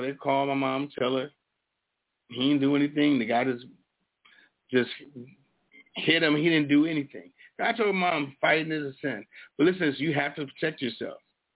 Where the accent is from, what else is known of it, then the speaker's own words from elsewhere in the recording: Washington, District of Columbia, United States; I'm not from Chicago, Isaac. I'm from Washington, D.C. Come on, let's get it right.